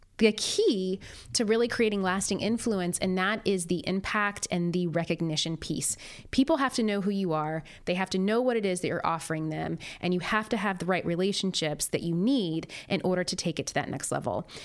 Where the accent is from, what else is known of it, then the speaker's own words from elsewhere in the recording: Nashville, Tennessee, United States; also born or lived in McMinnville; tiny town in Tennessee called McMinnville, but spent the better part of my childhood and teen years growing up in Nashville, Tennessee.